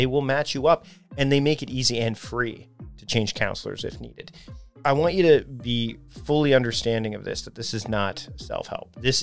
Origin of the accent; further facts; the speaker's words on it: Canada; I guess I gravitated towards that because I'm Canadian and, you know, Canada's got both French and English speaking people.